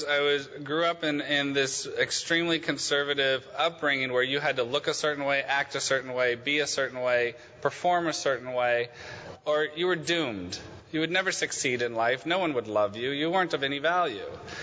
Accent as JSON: {"language": "English", "region": "Oregon", "country": "United States", "said": "I come from Oregon, so I come from a tiny little shit town in the Willamette Valley, and I hated it."}